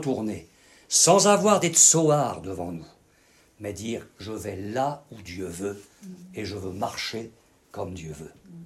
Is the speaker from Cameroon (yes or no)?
no; Normandy, France; moi je viens de Normandie